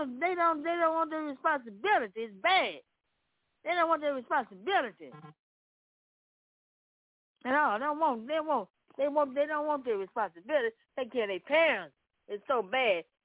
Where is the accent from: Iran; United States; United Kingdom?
United States; Memphis, Tennessee; Yes, I am. Yes, I am. I'm from Memphis, Tennessee.